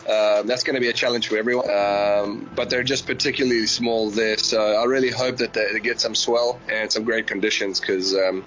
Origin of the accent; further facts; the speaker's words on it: South Africa; I'm a South African through and through